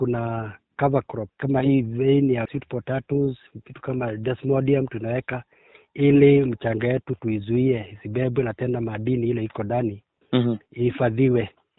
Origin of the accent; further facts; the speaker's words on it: Dakaine, Murang'a County, Kenya; Natoka eneo la Murang'a. Area yangu ni mahali inaitwa Dakaine. Mimi ni mkulima mdogo, nalima hapa area ya Dakaine.